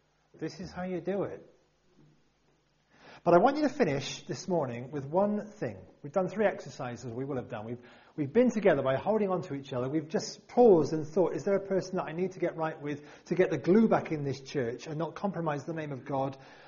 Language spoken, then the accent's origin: English; United Kingdom; We're British. We're very good at looking great and being nice and being together and it's all lovely.